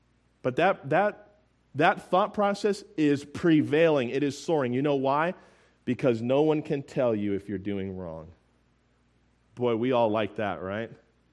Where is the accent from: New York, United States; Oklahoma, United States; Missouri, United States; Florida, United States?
Florida, United States; Tampa; I'm actually traveling here, seeing some friends in a ministry. I'm from Tampa, Florida.